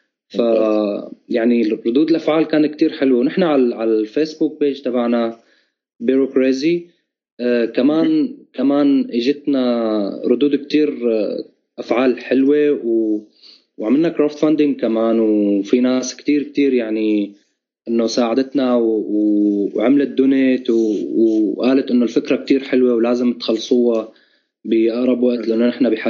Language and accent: Arabic; Syria; moved away as an adult; now in Germany; ونحن كلياتنا من سوريا.